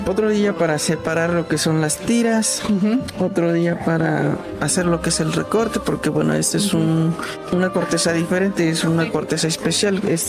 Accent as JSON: {"language": "Spanish", "region": "Puebla", "country": "Mexico", "said": "Nosotros venimos de la Sierra Norte de Puebla, los límites de Puebla Hidalgo"}